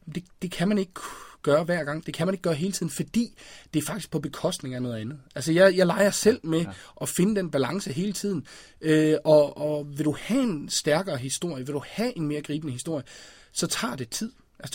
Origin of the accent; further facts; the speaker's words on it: West Jutland, Denmark; da jeg voksede op i Vestjylland, og da jeg sad derovre og kiggede mod København